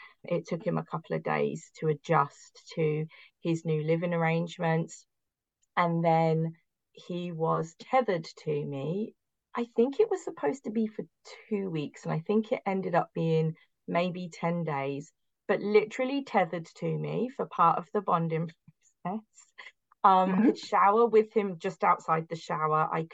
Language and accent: English; Barrie, Ontario, Canada; So OPA, a local organization to Barry, like my hometown.